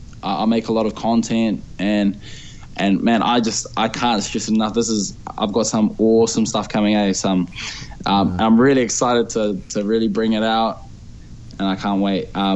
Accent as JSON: {"language": "English", "country": "New Zealand", "tie": "born or raised there", "moved": "yes", "lives_now": "Brisbane, Australia", "said": "I was brought up in New Zealand, born and raised in New Zealand."}